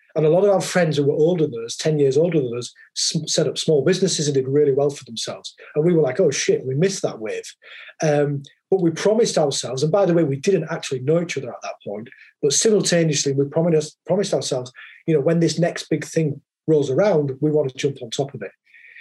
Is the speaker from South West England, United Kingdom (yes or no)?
no; Hull, Yorkshire and the Humber, United Kingdom; So I'm not Scottish. I'm from Yorkshire. So if you head north of London, but you stop before you hit Scotland, you get to Yorkshire. So that would have been in East Yorkshire, in Hull, in about 1982.